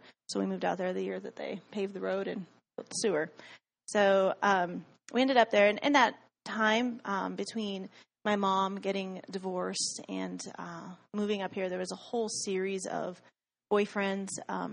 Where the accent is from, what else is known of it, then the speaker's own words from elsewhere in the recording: United States; born there; So I grew up, I was born in Washington